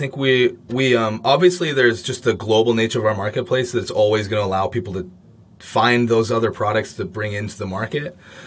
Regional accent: Canada; now in Berlin, Germany; But I'm from Canada, right? There's many Canadians in Berlin, to be fair.

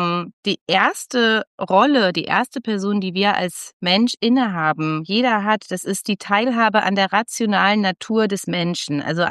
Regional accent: Germany; Ich bin als Deutsche, als Europäerin geboren worden.

